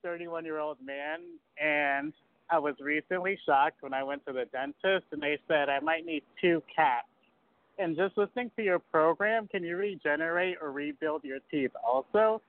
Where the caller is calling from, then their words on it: Altamonte Springs, Florida, United States; I'm calling from Altamont Springs, Florida.